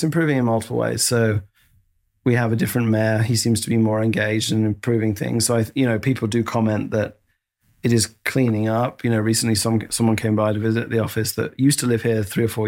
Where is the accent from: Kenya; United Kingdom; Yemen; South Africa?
United Kingdom; now in San Francisco, United States; I'm from the UK. I'm now an American citizen. I'm a proud American citizen, and I'm proud because of the opportunities this country gave me.